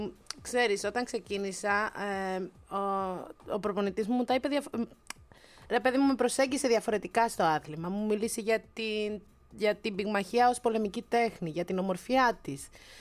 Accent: Missolonghi, Western Greece, Greece; Είμαι από το Μεσολόγγι εγώ, ρε παιδιά.

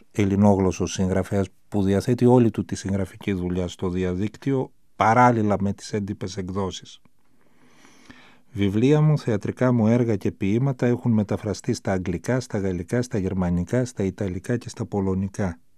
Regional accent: Thessaloniki, Central Macedonia, Greece; Γεννήθηκα στη Θεσσαλονίκη το 1970. Τα χρόνια της πρώτης εφηβείας μου τα πέρασα στην Άνω Τούμπα της Θεσσαλονίκης, όπου πήγα και στο σχολείο. Σπούδασα στη νομική σχολή του Αριστοτελείου Πανεπιστημίου Θεσσαλονίκης.

